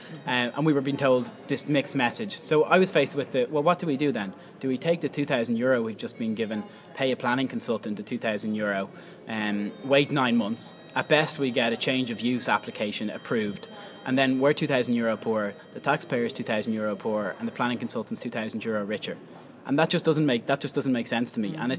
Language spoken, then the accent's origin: English; Deansgrange, Leinster, Ireland; I'm from Dean's Grange originally.